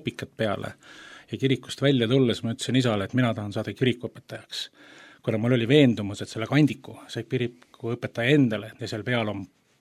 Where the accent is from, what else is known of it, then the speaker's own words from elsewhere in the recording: Tallinn, Harju County, Estonia; Minu lapsepõlv möödus Tallinna vanalinnas ja ma olin vast 4-aastane